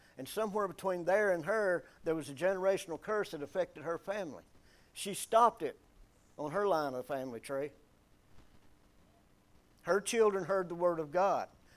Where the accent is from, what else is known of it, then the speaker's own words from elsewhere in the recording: Georgia, United States; coming from the same geographical area, at least where I was raised in Georgia, people who I was raised around hated two-faced people.